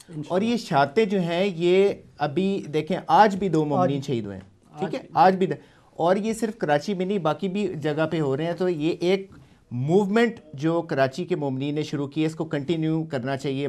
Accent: Punjab, Pakistan; now in Karachi, Pakistan; میں خود پنجاب سے ہوں

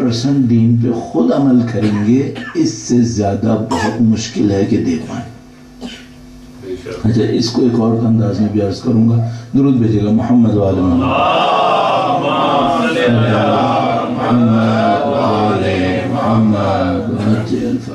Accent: Karachi, Sindh, Pakistan; میں تو چلو رہنے والا ہی کراچی کا ہوں, تو میں اس آگ کے جہنم میں یہاں رہنے پہ مجبور ہوں

